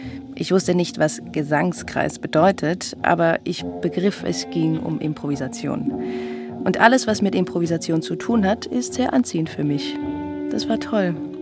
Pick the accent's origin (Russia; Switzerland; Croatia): Russia; Moscow; now in Haifa, Israel; Ich komme aus Moskau, jetzt lebe ich in Haifa.